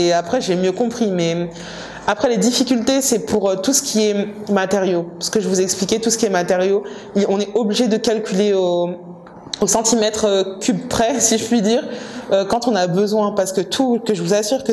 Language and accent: French; France; also born or lived in DR Congo; now in Senegal; en tant qu'Africaine, je suis née au Congo, Kinshasa, mais j'ai grandi en France.